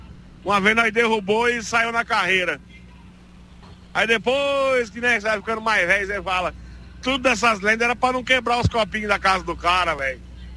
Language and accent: Portuguese; Cornélio Procópio, Paraná, Brazil; Lá em Cornélio Procópio, lá na minha cidade natal